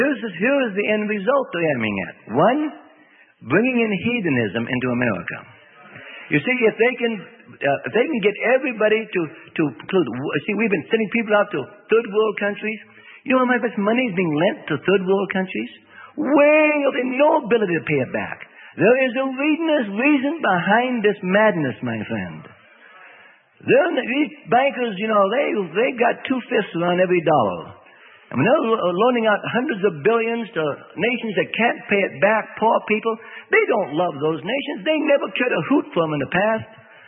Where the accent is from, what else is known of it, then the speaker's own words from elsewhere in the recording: Northwest, United States; I was brought up in the Northwest, you know, a generation before most of you.